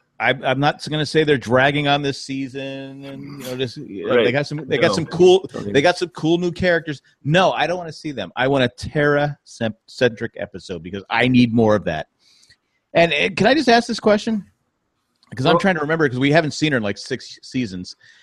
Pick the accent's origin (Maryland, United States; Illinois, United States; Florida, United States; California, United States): California, United States; I'm from California. I wear shorts and a t-shirt. That's what we wear.